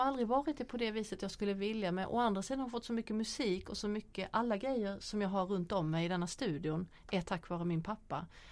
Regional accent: Hässleholm, Skåne, Sweden; hela min uppväxt i Hässleholm.

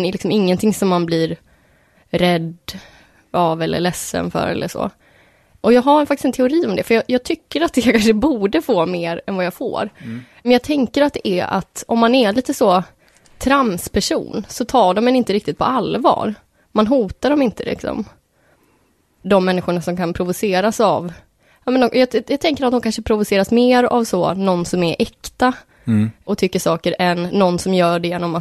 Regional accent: Gävle, Gävleborg County, Sweden; now in Malmö, Sweden; Jag tror det var en ganska bra plats att växa upp på. Men jag tycker också att det finns en sorts hårdhet i Gävle som kanske inte finns här i Malmö.

